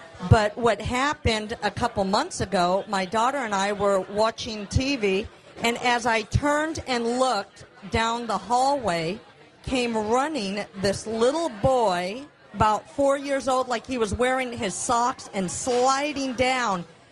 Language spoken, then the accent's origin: English; Tucson, Arizona, United States; from Tucson.